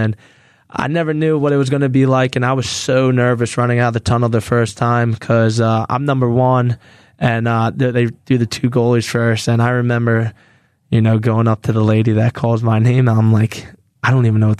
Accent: Philadelphia, Pennsylvania, United States; just hearing that I'm from Philadelphia area, I think it ties the fans in a little bit more.

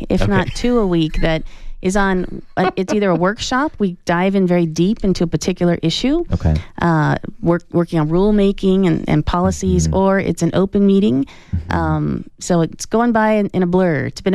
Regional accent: Arizona, United States; You know, I'm from Southern Arizona, grew up here and so on.

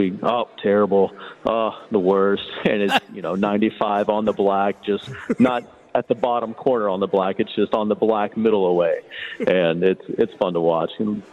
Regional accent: Alvin, Texas, United States; So growing up in Alvin, I had fallen off a horse when I was 9 years old

